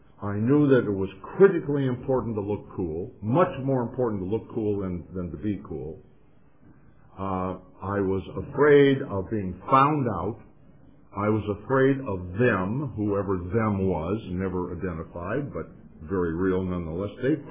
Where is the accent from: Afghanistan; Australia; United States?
United States; Midwest; And I went east to college. I was raised in the Midwest. I felt out of place.